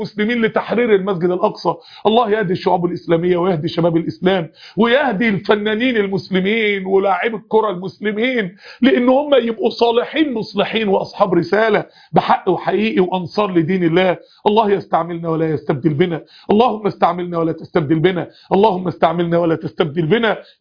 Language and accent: Arabic; Egypt; التبرع احنا عندنا في مصر هنا عندنا بنك الطعام عامل حملة لتوصيل التبرعات